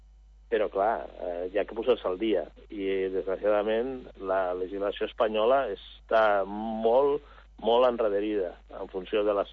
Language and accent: Catalan; Calafell, Catalonia, Spain; jo abans parlava de la platja de Calafell, jo vaig créixer a Calafell.